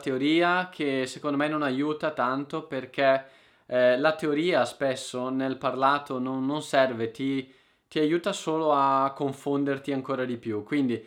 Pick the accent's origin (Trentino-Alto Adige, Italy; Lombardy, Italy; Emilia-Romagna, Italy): Lombardy, Italy; io che sono dalla Lombardia parlo in modo diverso rispetto a qualcuno che viene dal Lazio o dalla Campania o dalla Sicilia.